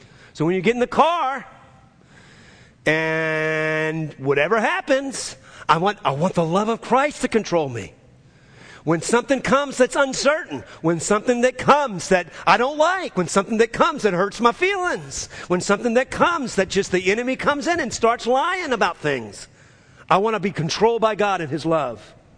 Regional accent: New Orleans, Louisiana, United States; I'm from New Orleans.

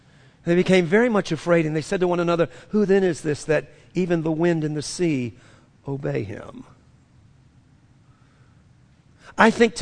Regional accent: New Orleans, Louisiana, United States; Growing up in New Orleans, running through hurricanes to escape.

